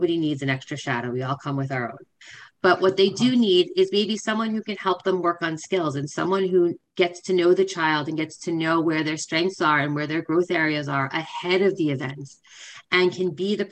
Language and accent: English; United States; moved away; I'm from the States originally, so I'm learning a lot of how the sort of post-high school world here works myself.